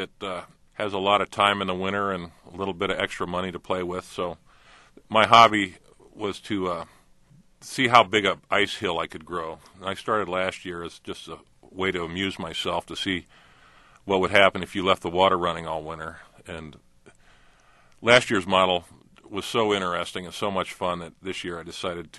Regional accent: Florida, United States; I grew up in Florida, so I remembered when it was frost warnings came, we'd turn the water on the sprinklers to the trees, the citrus trees

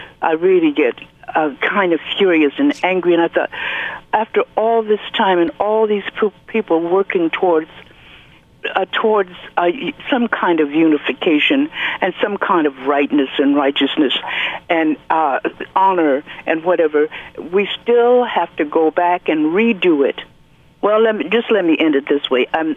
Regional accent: Los Angeles, California, United States; My sister and I grew up in Los Angeles, and they didn't have any signs, but we knew where we shouldn't go.

